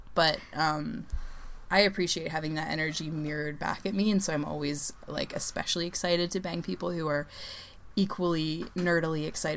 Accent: Canada; But I'm Canadian, so, you know.

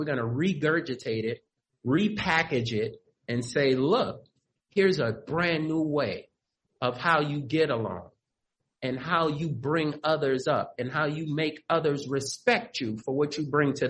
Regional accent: Los Angeles, California, United States; So as I'm growing up in South Central LA, I know that I'm a little bit different.

